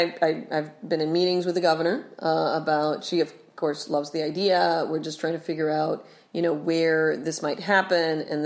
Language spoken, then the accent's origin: English; Puerto Rico; now in United States; I'm an adopted Rhode Islander, right? I grew up in Puerto Rico. I moved here 28 years ago